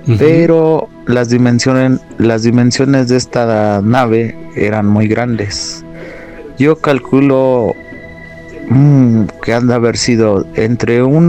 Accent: San Rafael Tepatlaxco, Tlaxcala, Mexico; yo vivo a las faldas de la Malinche, soy del estado de Tlaxcala y pertenezco a la población de San Rafael Tepaclasco.

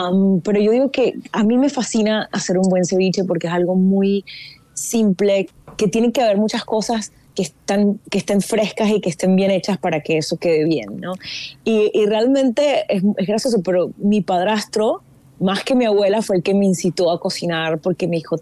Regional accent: Miami, Florida, United States; born there; now in New York, United States; yo vivo en Nueva York hace 21 años, yo nací en Miami

